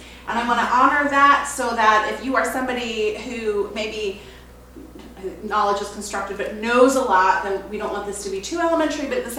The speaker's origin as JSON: {"language": "English", "region": "Florida", "country": "United States", "also_born_or_lived": "Fargo, North Dakota", "said": "So I come from Florida originally, so going to North Carolina is taking me closer back home, but here I'm by way of a three-day drive from Fargo, North Dakota."}